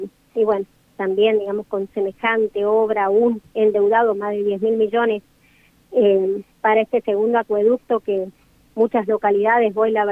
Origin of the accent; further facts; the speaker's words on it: Charata, Chaco, Argentina; si bien soy de Charata, yo soy nacida y criada en zona rural, uh-huh, a unos 12 kilómetros de lo que es Charata.